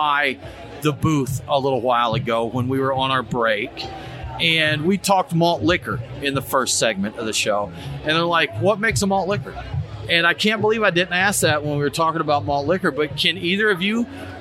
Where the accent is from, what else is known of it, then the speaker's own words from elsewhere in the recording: Woodstock, Georgia, United States; They've got three locations across Atlanta, one right in my hometown of Woodstock, Brian.